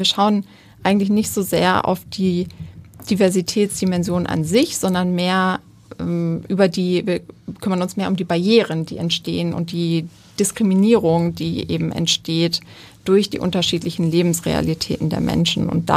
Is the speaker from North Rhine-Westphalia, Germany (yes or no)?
yes; Wuppertal, North Rhine-Westphalia, Germany; Ich komme aus Wuppertal